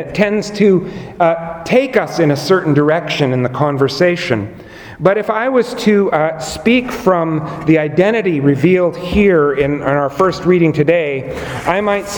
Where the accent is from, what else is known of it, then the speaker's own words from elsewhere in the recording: Canada; I'm doing that as a priest, as a Canadian, as a husband, as a father